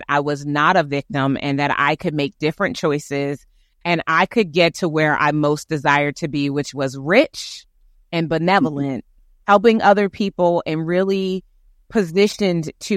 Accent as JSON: {"language": "English", "town": "Newcastle", "region": "Delaware", "country": "United States", "said": "Okay. So I am from Newcastle, Delaware. That's where I live now. I'm a Delawarean."}